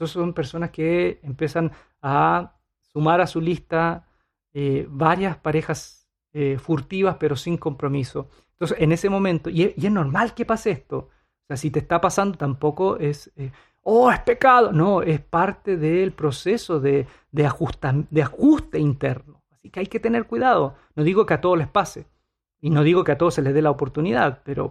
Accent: Puerto Rico; Si hay un momento donde no te debes soltar, estoy hablando como puertorriqueño.

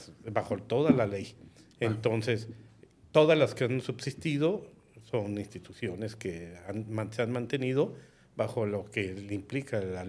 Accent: Mexico City, Mexico; soy de la Ciudad de México.

